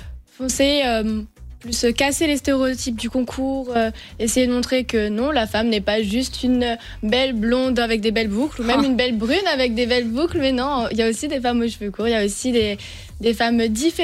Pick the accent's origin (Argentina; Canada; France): France; Dunkirk, Hauts-de-France; now in Lille, France; Moi, je suis née à Dunkerque et j'ai toujours vécu dans le coin. Et depuis peu de temps, je suis arrivée à Lille pour mes études, mais j'ai toujours été plus dans le nord que dans le 62.